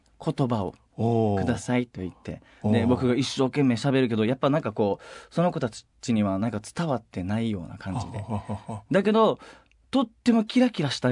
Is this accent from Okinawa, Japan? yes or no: yes; Uruma, Okinawa, Japan; 結構まあ僕たち地元沖縄でうるま市っていうところに住んでいて